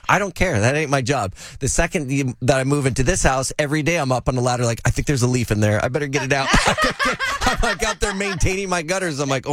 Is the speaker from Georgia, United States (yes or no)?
no; Vallejo, California, United States; Vallejo. That's my hometown right there.